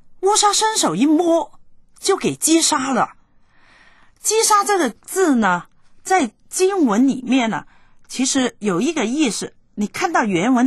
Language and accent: Chinese; China; 我们没有以色列人的观点，我们是中国人，我们是会帮助人的人呢